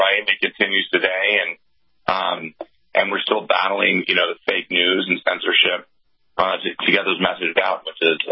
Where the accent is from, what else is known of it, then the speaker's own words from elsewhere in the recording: Northeast, United States; I mean, I'm 45 years old, and I grew up in the Northeast